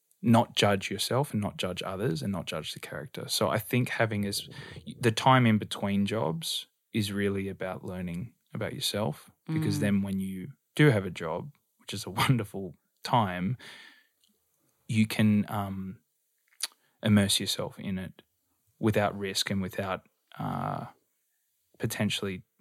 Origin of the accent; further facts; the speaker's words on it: Australia; I would drop into my normal accent between takes.